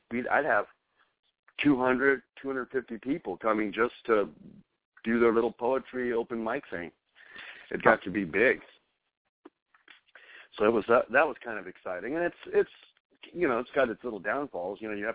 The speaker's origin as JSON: {"language": "English", "region": "New Mexico", "country": "United States", "said": "I'm from New Mexico, so going on a road trip down to Mexico was just, it's just straight down."}